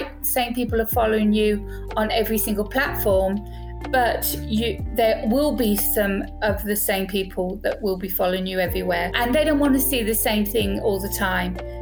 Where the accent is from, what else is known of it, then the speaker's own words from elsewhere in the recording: United Kingdom; moved away as an adult; now in Greece; I'm from the UK, as you can tell from my accent. Mm-hmm. I'm living on the island of Corfu in Greece for the last 27 years.